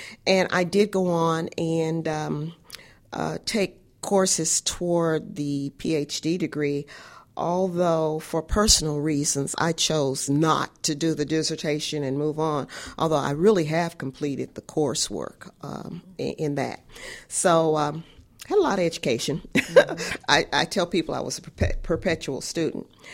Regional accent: Kansas City, Missouri, United States; I grew up here in Kansas City, Missouri. As I said, I was born at 2010 Olive, and then we met.

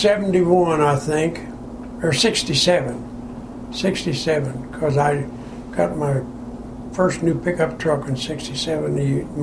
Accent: Independence, Missouri, United States; also born or lived in Blue Springs; I was born in Blue Springs. That's where we lived when I was born. My dad worked for Adams Dairy. And shortly after that, we moved to Independence when I was just a baby.

